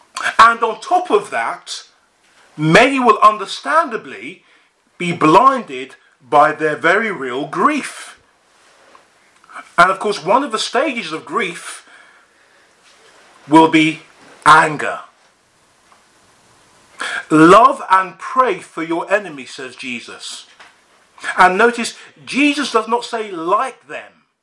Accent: United Kingdom; And let's be honest, as the British, we're pretty good at blaming others, aren't we?

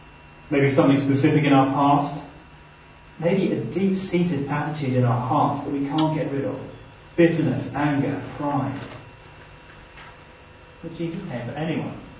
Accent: London, United Kingdom; I was brought up in London. I love London.

